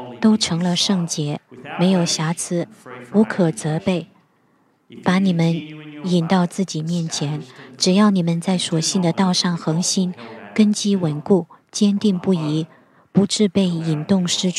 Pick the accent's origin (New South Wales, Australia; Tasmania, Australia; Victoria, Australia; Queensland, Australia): New South Wales, Australia; Long Jetty; 因为我是在中海岸长大的，我在 Long Jetty 出生长大。我高中呢是在 The Entrance High，The Entrance 小学。